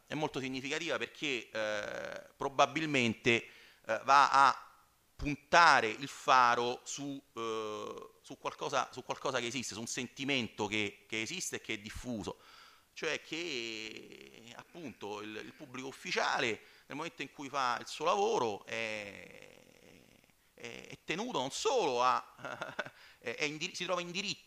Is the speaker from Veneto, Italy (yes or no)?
no; Rome, Lazio, Italy; Io ricordo, sono di Roma, io ricordo ancora il rumore delle bombe del 28 luglio del 1993